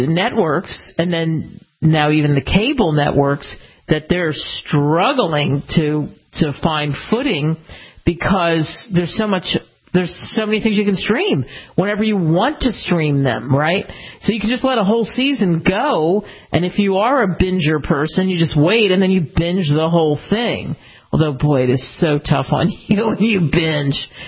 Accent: United States; why I love being an American and love having had the ability in my life to live in every single what I call quadrant of the United States

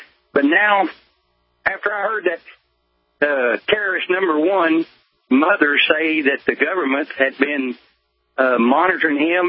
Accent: United States; born there; I was born in 1952 in the United States of America, a very good, very wonderful country.

